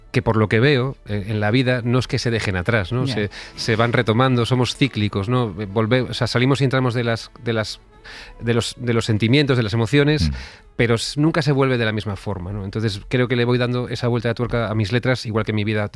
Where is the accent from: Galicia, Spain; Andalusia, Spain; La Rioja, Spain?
Galicia, Spain; A Coruña; born there; now in Madrid, Spain; Y voy a mi ciudad natal, que tanto quiero, que es Coruña, toda Galicia en general, me tira mucho. Paso allí el verano, tal, pero vivo en Madrid.